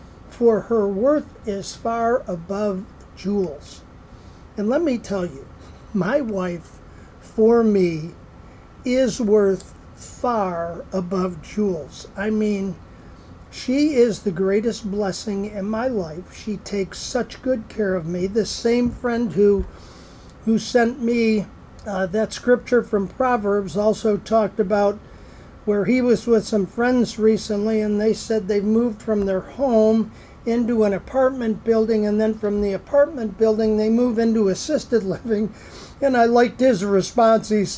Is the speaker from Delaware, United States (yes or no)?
no; Kenmore, New York, United States; also born or lived in Buffalo; I went back to my hometown, Buffalo, New York. Actually grew up in a suburb of Buffalo, Kenmore, New York.